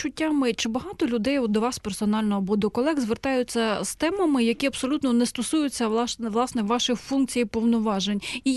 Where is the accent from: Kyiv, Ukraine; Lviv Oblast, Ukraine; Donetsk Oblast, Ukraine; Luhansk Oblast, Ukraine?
Kyiv, Ukraine; Я можу нагадати про мій район. Знаєш, я коли туди переїхала з Печерського району, перше, куди мене повели діти, от мені було 12 або 13 років